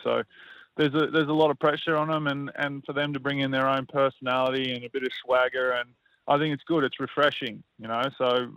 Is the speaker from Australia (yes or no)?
yes; Australia; as Australian